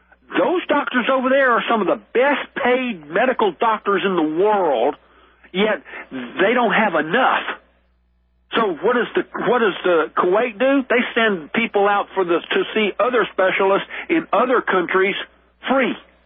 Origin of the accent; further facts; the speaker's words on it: Louisiana, United States; I've got relatives. I am from Louisiana.